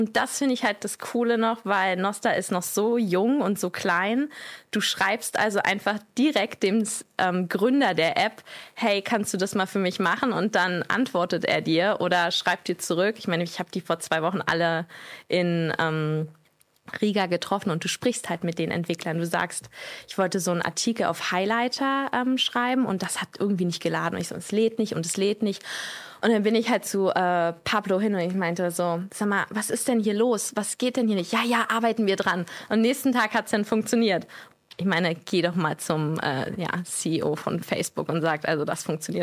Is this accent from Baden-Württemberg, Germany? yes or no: no; Berlin, Germany; born there; aber gebürtige Berlinerin.